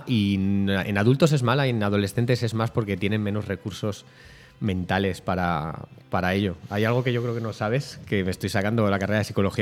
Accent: Madrid, Community of Madrid, Spain; born there; mi padre gallego, mi madre cántabra, o sea, la gente del norte es una gente muy potente, aunque yo nací aquí en Madrid, pero sé que traigo de por ahí esas raíces.

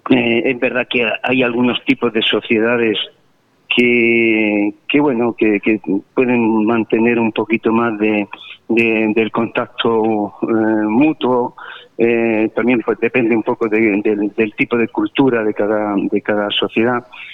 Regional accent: Cartagena, Region of Murcia, Spain; No soy de Lorca, sino vengo de Cartagena.

